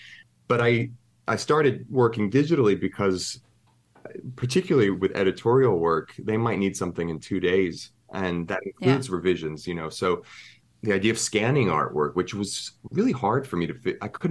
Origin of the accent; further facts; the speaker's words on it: Pennsylvania, United States; there's this kind of innocence in a way of my upbringing of growing up in Pennsylvania and stuff